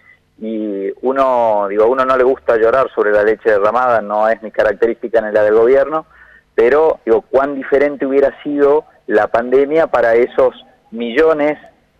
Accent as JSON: {"language": "Spanish", "region": "Salta", "country": "Argentina", "accent": "Salta", "said": "Ustedes escucharán mi tonada, sí, y se darán cuenta que porteño no soy, yo vengo de esa Argentina profunda, yo soy de Salta."}